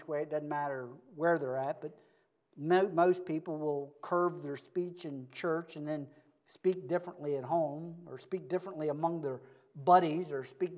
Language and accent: English; Woodbine, Maryland, United States; also born or lived in Baltimore; I was born in Baltimore City and raised in Woodbine.